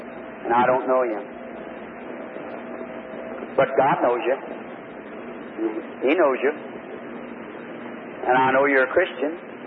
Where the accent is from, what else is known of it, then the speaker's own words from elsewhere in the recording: Indiana, United States; And that letter was from Indiana, my home state.